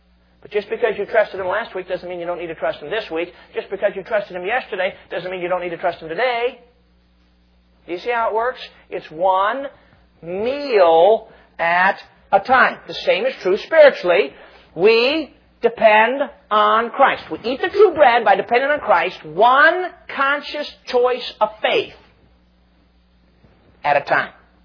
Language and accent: English; Chicago, Illinois, United States; Now, I think I can say this because I grew up in Chicago, okay? Now, Chicago's not as big as New York, I'll admit that.